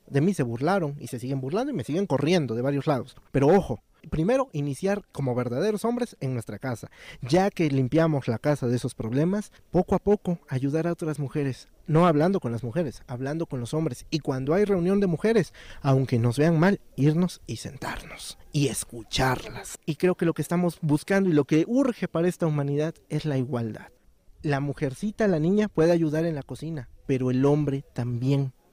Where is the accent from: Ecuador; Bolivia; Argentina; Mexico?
Mexico; Veracruz; soy del estado de Veracruz, México.